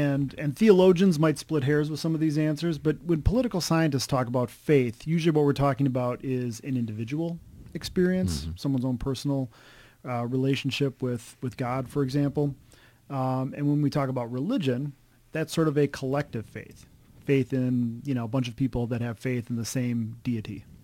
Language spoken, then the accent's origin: English; Wisconsin, United States; I grew up all over the place, mostly in Wisconsin, though.